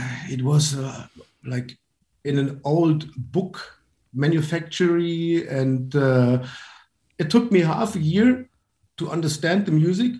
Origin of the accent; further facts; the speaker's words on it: Hesse, Germany; English is a second language; I grew up next to Frankfurt, in a little village next to Frankfurt